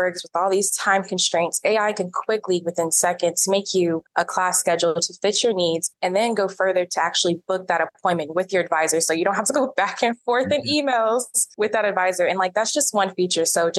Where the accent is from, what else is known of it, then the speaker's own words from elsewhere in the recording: Oakland, California, United States; born there; I was born in Oakland, California. So you can imagine when I went to Howard University, it was definitely a culture shock for me coming from the suburbs to the city.